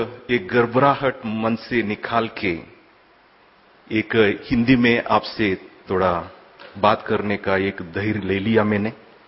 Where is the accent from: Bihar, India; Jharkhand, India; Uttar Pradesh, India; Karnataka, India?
Karnataka, India; Manipal; Hindi is a second language; moved away as an adult; now in Jaipur, India; मैं मूलतः कर्नाटक का मणिपाल से हूं।